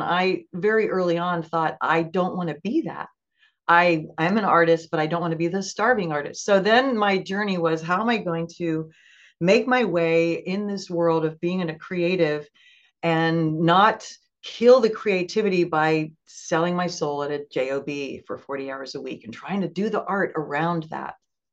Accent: East Coast, United States; moved away; I defected to the West because I grew up on the East Coast. I came to San Francisco.

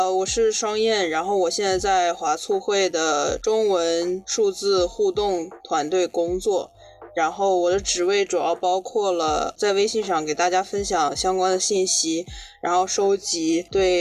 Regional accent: Beijing, China; now in United States; 我是在中国北京长大的，对。我是去年从工作开始才搬到湾区的，所以并没有来湾区很长时间。

